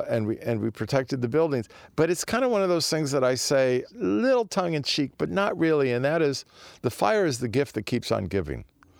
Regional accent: Santa Monica, California, United States; my brother and I grew up in Santa Monica. And there were always fires in Southern California.

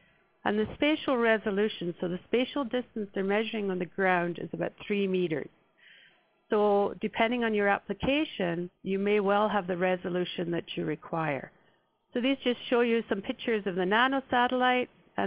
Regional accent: Scotland, United Kingdom; This particular one is Buntata, which comes from Scotland, my home country.

